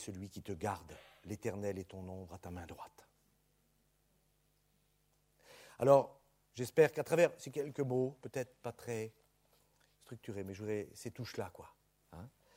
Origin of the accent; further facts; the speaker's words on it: Brittany, France; Moi, je suis breton, les bretons, et machin.